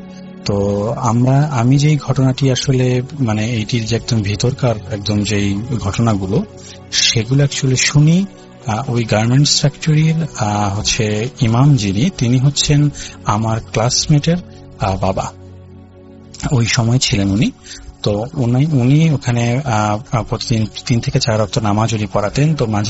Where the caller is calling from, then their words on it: Dhaka, Dhaka Division, Bangladesh; আমি ঢাকার যাত্রাবাড়ি এলাকা থেকে বলছি।